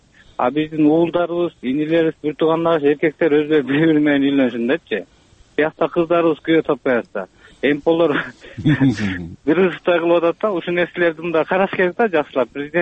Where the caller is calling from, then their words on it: Bishkek, Kyrgyzstan; Мен Бишкек шаарынан